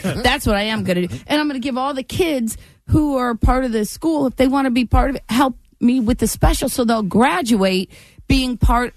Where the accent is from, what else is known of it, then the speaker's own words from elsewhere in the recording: Ohio, United States; because I grew up 30 minutes outside of Cleveland.